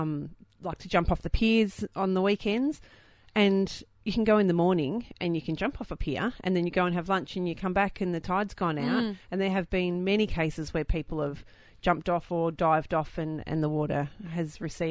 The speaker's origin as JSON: {"language": "English", "country": "Australia", "tie": "born or raised there", "said": "I grew up on the Murray and we were brought up to look for all the dangers."}